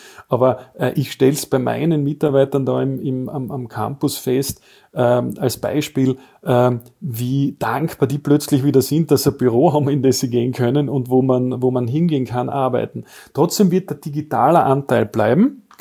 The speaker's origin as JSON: {"language": "German", "region": "Carinthia", "country": "Austria", "said": "ich komme aus Oberkärnten und eigentlich eher eine verschlafene Region, die jetzt am Innovationsradar nicht allzu hoch angesiedelt ist, möchte man meinen."}